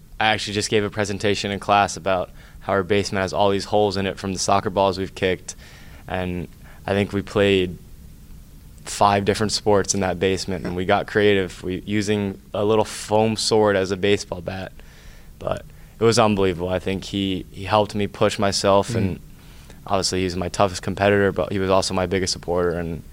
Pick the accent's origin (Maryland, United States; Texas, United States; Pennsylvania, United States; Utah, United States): Pennsylvania, United States; Berwyn; Berwyn, Pennsylvania.